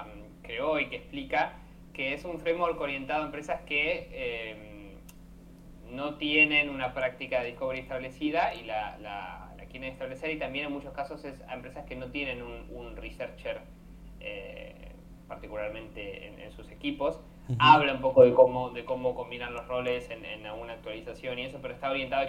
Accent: Argentina; estuve viviendo en un montón de lados que ya perdí creo un poco la cuenta. Pero soy originalmente argentino, por si no se dieron cuenta por el acento

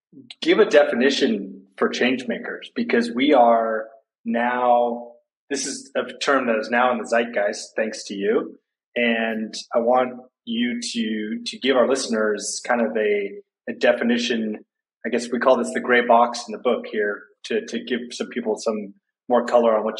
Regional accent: Palo Alto, California, United States; I won the lottery and I grew up in Palo Alto, California.

